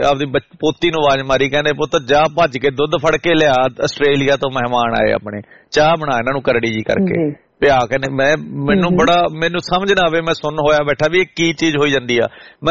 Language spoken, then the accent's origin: Punjabi; Sirsa, Haryana, India; moved away; ਹਰੀ ਸਿੰਘ ਦਿਲਵਰ ਸਾਡੇ ਸਰਸੇ ਜ਼ਿਲ੍ਹੇ ਤੋਂ ਆ, ਕਿਉਂਕਿ ਮੇਰੇ ਜ਼ਿਲ੍ਹੇ ਤੋਂ ਆ